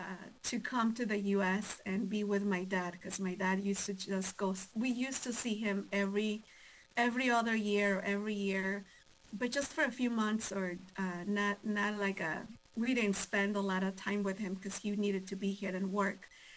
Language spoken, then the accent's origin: English; Mexico; now in United States; I was born and raised in Mexico. I came to the United States. Oh, if we do the math, it will be a while ago.